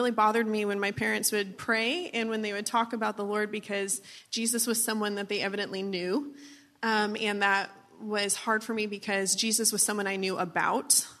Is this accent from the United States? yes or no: yes; Vancouver, Washington, United States; also born or lived in Memphis; I lived in Memphis until I was 7, and then we moved out to the Pacific Northwest. So I grew up in Vancouver, Washington.